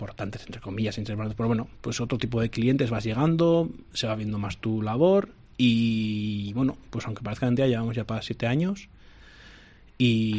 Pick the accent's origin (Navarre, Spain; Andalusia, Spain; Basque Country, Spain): Navarre, Spain; Barañáin; yo soy de Barañáin, dos amigos de Barañáin